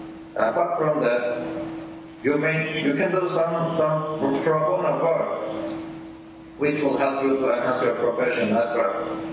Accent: Turkey; English is a second language; I introduced myself. I said that I was a Jew from Turkey

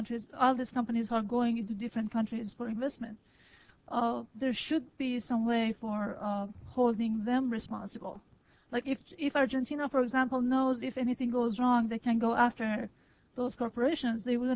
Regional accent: Iran; I'm an ILSP student, and I'm from Iran.

